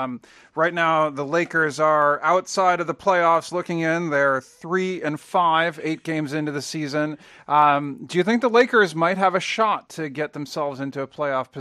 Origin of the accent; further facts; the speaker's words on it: Cleveland, Ohio, United States; to see the struggles of my hometown Cleveland Cavaliers without LeBron.